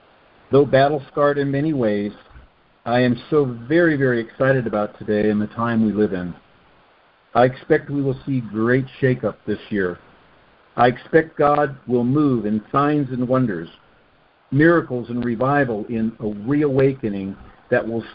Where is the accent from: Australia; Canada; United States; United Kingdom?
Australia; When I was a young man growing up in Australia